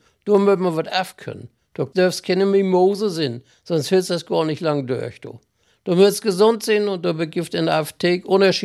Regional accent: Greifswald, Mecklenburg-Vorpommern, Germany; also born or lived in Rostock / Warnemünde; Eigentlich bin ich in Greifswald und in Rostock, Pierknöbel und in Warnemünde groß geworden.

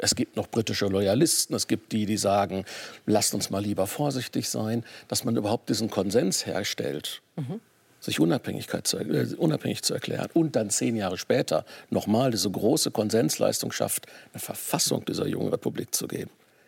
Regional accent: North Rhine-Westphalia, Germany

